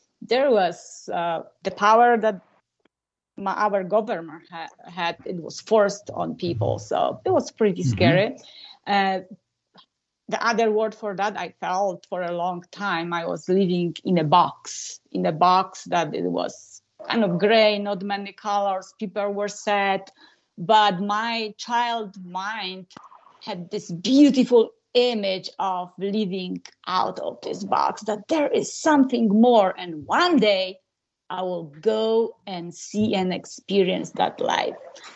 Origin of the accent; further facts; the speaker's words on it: southern Poland, Poland; born there; English is a second language; I was born behind the Iron Curtain in a very small village in southern Poland. I was the youngest of four